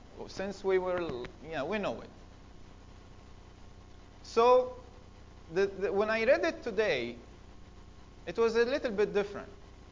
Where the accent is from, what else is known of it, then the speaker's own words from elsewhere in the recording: Egypt; I'm from Egypt. We live in the Nile Valley, like the two sides of the Nile Valley, yeah, beside the river.